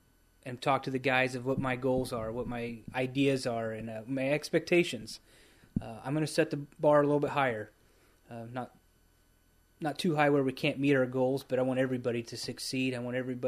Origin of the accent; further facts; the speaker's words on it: Hamilton, United States; I'm born and raised in Hamilton, so I've seen Walter since I was little, all the way up to now where I'm at today.